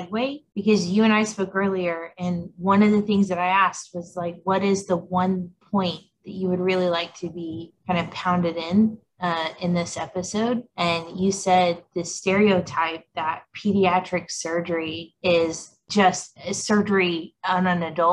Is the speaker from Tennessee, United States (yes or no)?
no; Texas, United States; now in Colorado Springs, United States; Mind you, I'm a Texan at heart. So if it gets below like 50, I'm dying.